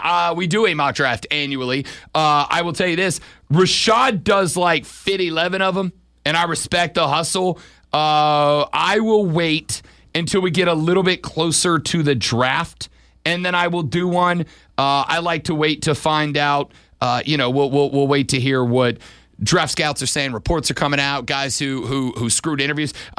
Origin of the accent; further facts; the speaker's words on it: New Orleans, Louisiana, United States; just a week and a couple of days away from the Super Bowl down in my hometown of New Orleans, Louisiana